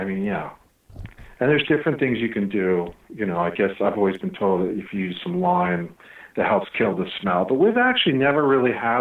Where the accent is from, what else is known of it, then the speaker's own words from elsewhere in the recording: New York, United States; So, yeah, I guess maybe two perspectives on growing up on Long Island